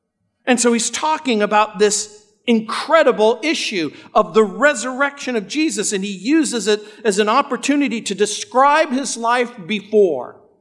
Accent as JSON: {"language": "English", "town": "New Orleans", "region": "Louisiana", "country": "United States", "tie": "born there", "said": "I was born in New Orleans, Louisiana. My father was from Sicily. My father and my grandfather came here after World War II. My mother was descended from Hungarian Jews."}